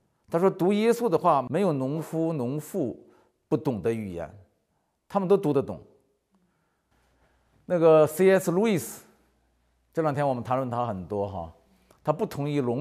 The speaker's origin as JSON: {"language": "Chinese", "region": "North China Plain", "country": "China", "tie": "born or raised there", "said": "这是我是华北平原出生长大的，没出过海，旱鸭子"}